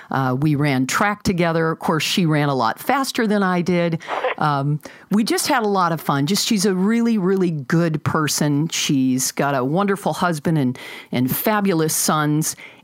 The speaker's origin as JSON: {"language": "English", "region": "Michigan", "country": "United States", "tie": "born or raised there", "said": "So I grew up in the Thumb, about 7 miles off of Lake Huron, in an extraordinary, cool, just awesome little rural town."}